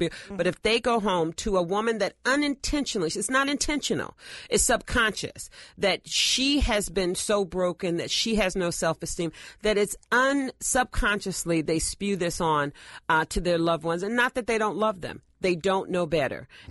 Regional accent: the South, United States; I'm from the South, so we say let's get to the core.

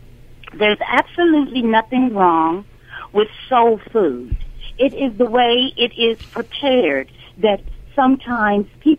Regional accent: Lexington Park, Maryland, United States; And I'm from Lexington Park, St. Mary's County, Maryland.

